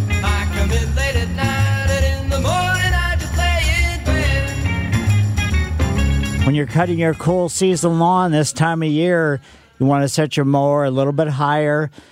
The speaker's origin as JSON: {"language": "English", "town": "Ellisville", "country": "United States", "tie": "born or raised there", "said": "I grew up on Maple Lane in Ellisville"}